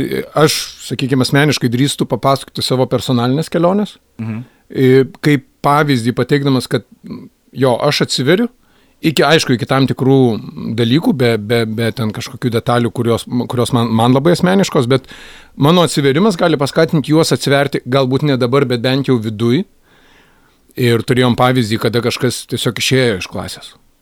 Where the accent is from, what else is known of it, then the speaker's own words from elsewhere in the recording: Alytus, Alytus County, Lithuania; vat būtent aš pats alytiškis, ane, sėdėjau parke